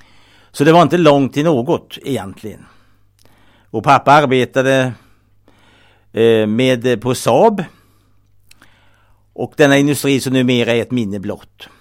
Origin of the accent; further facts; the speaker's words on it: Trollhättan, Västra Götaland County, Sweden; Jag växte upp i Trollhättan och det var, om jag får säga det, en harmonisk och lugn period i mitt liv.